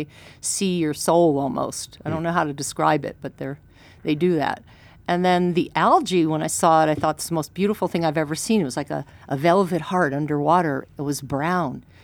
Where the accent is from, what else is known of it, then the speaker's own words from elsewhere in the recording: New Jersey, United States; As a kid, I used to walk along the Jersey Shore, New Jersey, because I'm from New Jersey, and we'd spend a couple weeks on vacation every summer.